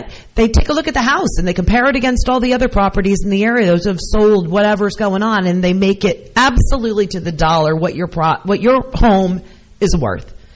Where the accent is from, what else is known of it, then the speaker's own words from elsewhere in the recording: Michigan, United States; born there; also born or lived in Florida / Georgia / Louisiana / New Jersey; now in Hunterdon County, United States; I've lived here my whole life, pretty much. I was born in Michigan, then I moved to Florida, Georgia, Louisiana, New Jersey, Pennsylvania, Baltimore, back Pennsylvania, back to New Jersey